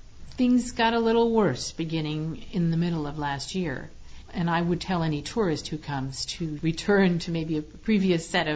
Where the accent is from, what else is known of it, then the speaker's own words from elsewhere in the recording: United States; now in Rio de Janeiro, Brazil; I am an American living in Rio de Janeiro, in Ipanema